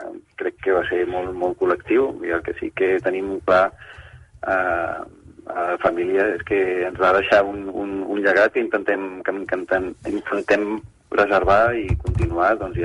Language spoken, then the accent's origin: Catalan; Barcelona, Catalonia, Spain; com a família, com a barceloní, doncs ho vam viure intensament com tants altres